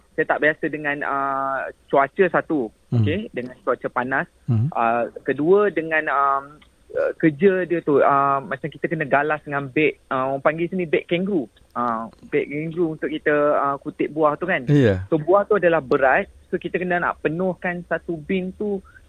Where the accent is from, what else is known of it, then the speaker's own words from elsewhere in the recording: Lumut, Perak, Malaysia; now in Melbourne, Australia; Saya daripada Perak.